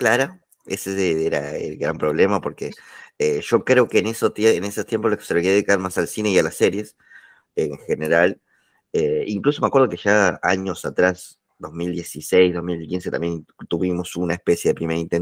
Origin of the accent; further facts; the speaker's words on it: Sunchales, Santa Fe, Argentina; Por cuestiones de la vida también yo me volví a mi pueblo originario. Fran es de Gualeguay, yo soy de Sunchales, que es un pueblo perdido de la provincia de Buenos Aires, de la provincia de Santa Fe.